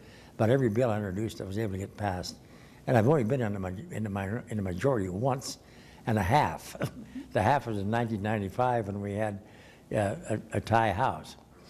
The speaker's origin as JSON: {"language": "English", "town": "Battle Mountain", "region": "Nevada", "country": "United States", "tie": "born or raised there", "said": "I was born in Battle Mountain, perhaps one of the last babies ever born at home."}